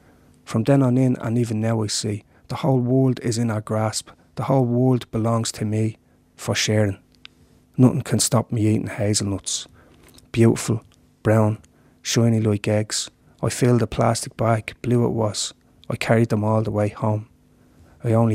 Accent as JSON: {"language": "English", "town": "Clondalkin", "region": "Leinster", "country": "Ireland", "tie": "born or raised there", "said": "When I grew up in Clondalkin and Talla, I never forgot this place"}